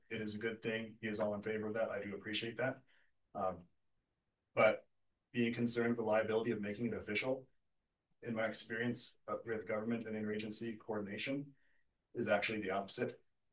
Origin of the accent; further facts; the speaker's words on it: United States; because I'm American.